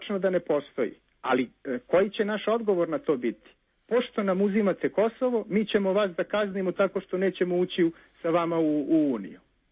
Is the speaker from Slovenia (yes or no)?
no; Serbia; To je nešto čega se ja kao Srbin stidim i zbog čega mi je jako žao.